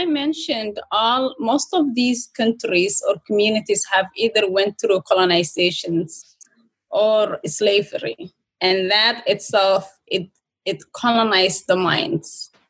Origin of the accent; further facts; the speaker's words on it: Mogadishu, Banaadir, Somalia; now in Minnesota, United States; growing up in Mogadishu, growing up here in Minnesota, I could see people, that whole colorism become a culture.